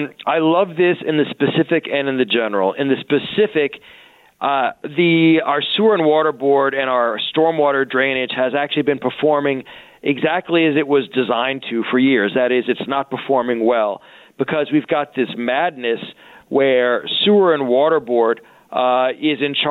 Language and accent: English; New York, United States; I my mom's from New Orleans, but I grew up in New York, and Knicks haven't been good since the 80s.